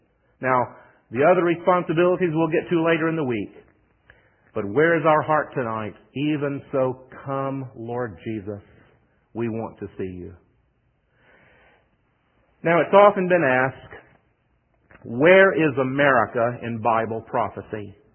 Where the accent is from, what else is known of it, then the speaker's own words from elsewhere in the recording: United States; And while I am American and I love our nation and I am patriotic to the core